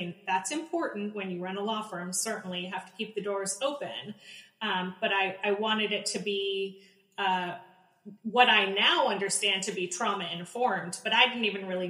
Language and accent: English; San Francisco, California, United States; born there; I was born in San Francisco. I was born in a communal building in the 70s. You don't get a name like … without having some hippie roots.